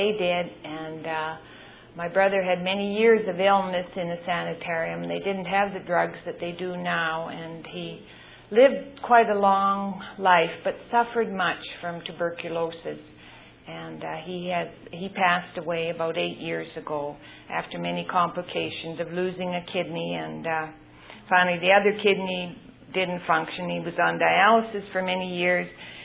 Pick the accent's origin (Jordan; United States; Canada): Canada; Moose Jaw, Saskatchewan; I'm a Canadian, and I grew up in Saskatchewan in a city called Moose Jaw, Saskatchewan. And don't you ask me if that's on the map. It is on the map. It's a small city, and it's north of the Dakotas.